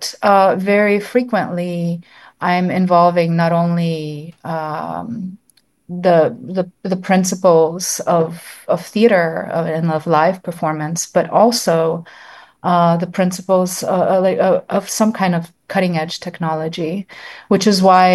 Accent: Florida, United States; I got a really unusually high level education in mathematics when I was growing up in South Florida.

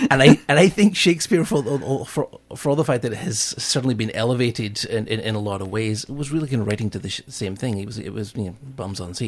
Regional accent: Scotland, United Kingdom; accent: Scottish; now in United States; Yeah, what's left of my Scottish accent is actually the real thing. It's just a little. I've been here for 30 years now.

